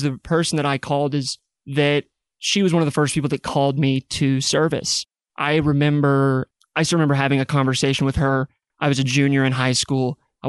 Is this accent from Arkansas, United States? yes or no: yes; Farmington, Arkansas, United States; And so for me, growing up in Farmington was growing up seeing opportunity, seeing potential of a place, seeing potential of a region, feeling special to be from there.